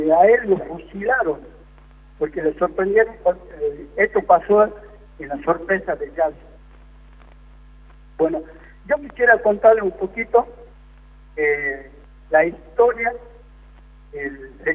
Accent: Puerto del Marqués, Jujuy, Argentina; soy de Puerto del Marqués, y quiero la ubicación de mi pueblo, ¿no es cierto? Está en la ruta número 9, a 232 kilómetros de San Salvador de Jujuy, a 20 kilómetros de Abra

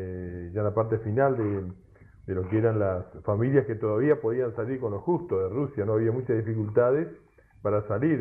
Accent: Argentina; Hoy somos todos argentinos

